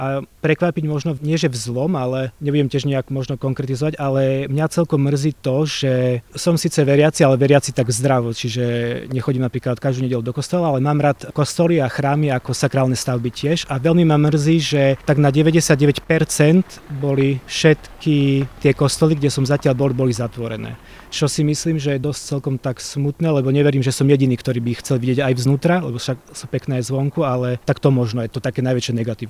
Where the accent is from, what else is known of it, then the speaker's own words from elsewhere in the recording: Spiš, Slovakia; Keďže pochádzam zo Spiša, tak som si urobil aj článok, kde som bol vlastne turistom vo vlastnej dedine